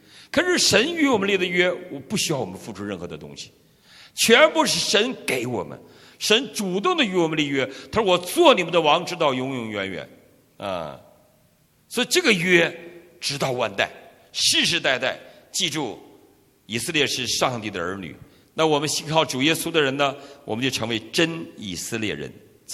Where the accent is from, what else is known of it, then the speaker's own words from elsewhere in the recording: China; 你知道我们中国大陆，我们从小生活在一个咒诅的年代